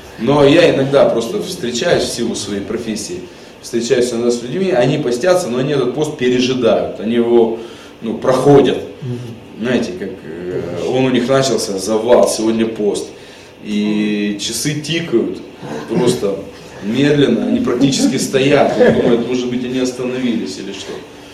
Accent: Yekaterinburg, Sverdlovsk Oblast, Russia; moved away; Просто когда я уезжал туда в 98-м году, я из Екатеринбурга родом сам

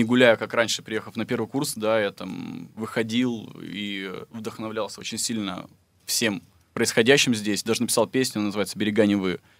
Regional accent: Salekhard, Yamalo-Nenets Autonomous Okrug, Russia; Я в Салехарде, в своем в родном городе, ну, где в городе, в принципе, где я прожил очень долгое время, 16 лет.

